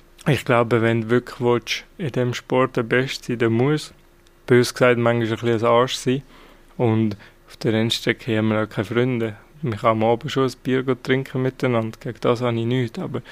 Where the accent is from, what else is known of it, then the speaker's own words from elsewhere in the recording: Switzerland; Ich weiss, dass es nicht einfach ist, als Schweizer dort hineinzukommen.